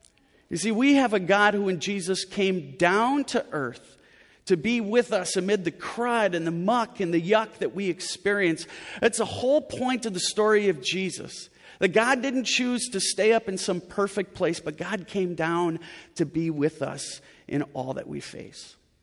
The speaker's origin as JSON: {"language": "English", "region": "Midwest", "country": "United States", "tie": "born or raised there", "said": "I grew up in the Midwest."}